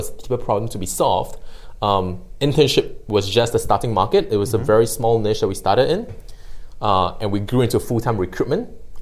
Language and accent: English; Singapore; moved away as an adult; I was born in Singapore, grew up in Singapore.